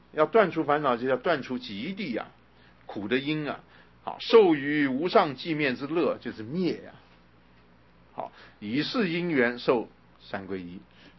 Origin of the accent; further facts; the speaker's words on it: China; 是我们中国人乱用的啊